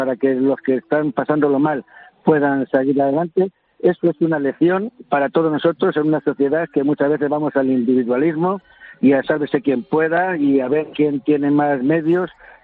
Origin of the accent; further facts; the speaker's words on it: Madrid, Community of Madrid, Spain; moved away; Tuve que salir de Madrid, tuve que salir de España, tuve que venirme aquí